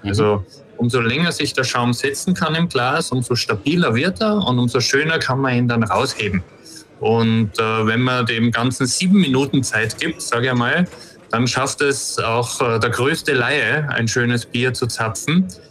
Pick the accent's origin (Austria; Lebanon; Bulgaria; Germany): Austria; ich bin ja aus Österreich